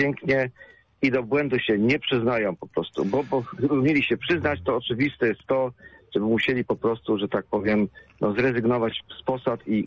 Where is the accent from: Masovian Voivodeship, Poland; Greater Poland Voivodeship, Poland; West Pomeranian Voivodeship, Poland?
Greater Poland Voivodeship, Poland; Poznań; ja osobiście jako poznaniak